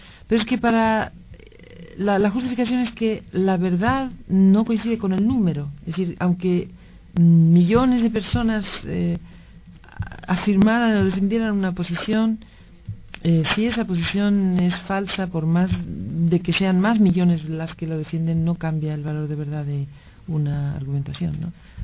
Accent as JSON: {"language": "Spanish", "region": "Buenos Aires", "country": "Argentina", "tie": "born or raised there", "said": "la verdad es que yo nací en Buenos Aires y me eduqué en esa ciudad"}